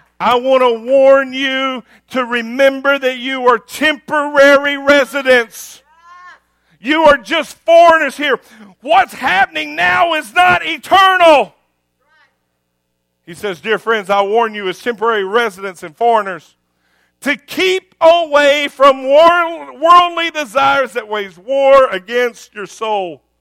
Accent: United States; No, because yes, I'm American. Yes, I love the American flag, and bring me some apple pie, and I'll show you how much I like it.

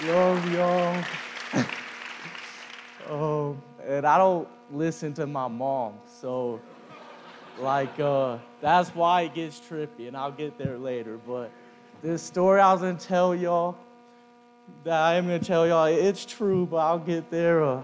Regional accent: Eudora, Kansas, United States; But, I got a long-lost cousin in Eudora, Kansas, my hometown.

